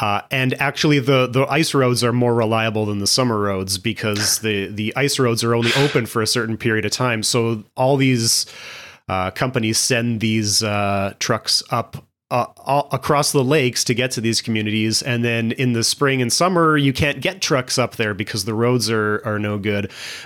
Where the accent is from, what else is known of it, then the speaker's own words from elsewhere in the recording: Winnipeg, Manitoba, Canada; I'm from Winnipeg. Winnipeggers have this thing because we're this like small, big city.